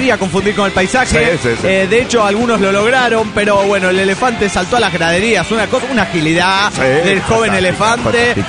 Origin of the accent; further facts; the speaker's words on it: Colombia; now in Argentina; de Colombia, pero estoy residiendo en Argentina.